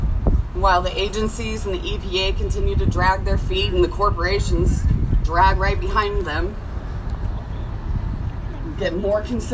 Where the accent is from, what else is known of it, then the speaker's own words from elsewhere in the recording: Franklin, Indiana, United States; I'm from Franklin, Indiana.